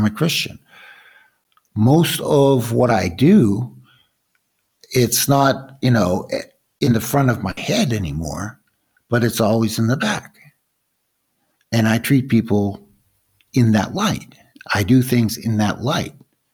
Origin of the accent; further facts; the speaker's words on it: Boston, Massachusetts, United States; It all started in Massachusetts, and quite frankly, I'm a Bostonian.